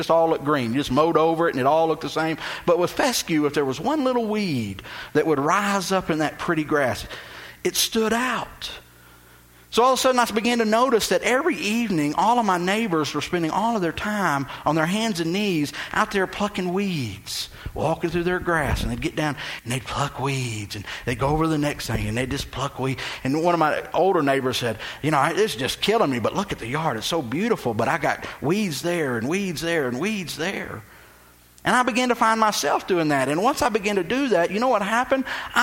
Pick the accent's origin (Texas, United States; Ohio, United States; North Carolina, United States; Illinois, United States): Texas, United States; I grew up in Texas where we had St. Augustine, and you couldn't kill it.